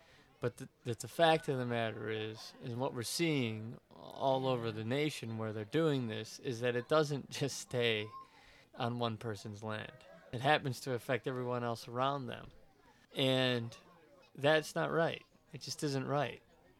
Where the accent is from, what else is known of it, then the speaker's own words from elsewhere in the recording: Kenosha, Wisconsin, United States; I grew up in Wisconsin, in a small town, Kenosha, Wisconsin, which was on Lake Michigan.